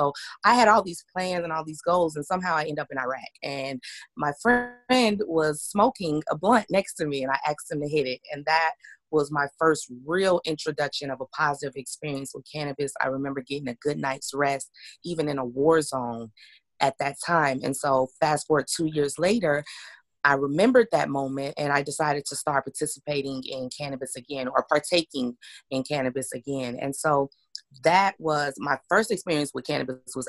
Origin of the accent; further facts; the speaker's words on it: Atlanta, Georgia, United States; So what I love about Atlanta, I'm from Atlanta, and I've been gone over 10 years just traveling